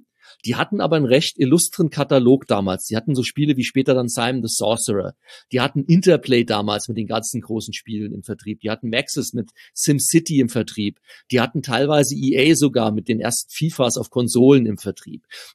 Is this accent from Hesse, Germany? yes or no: yes; Hesse, Germany; ich komme aus der Nähe von Frankfurt